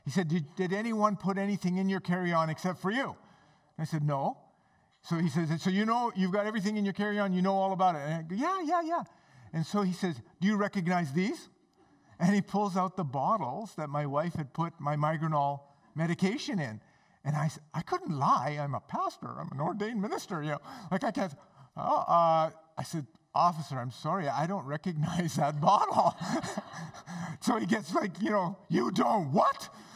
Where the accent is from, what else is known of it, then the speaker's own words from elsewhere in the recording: Pakistan; born there; I'm a British citizen. I'm a Canadian citizen and Pakistani born. So I got actually three passports.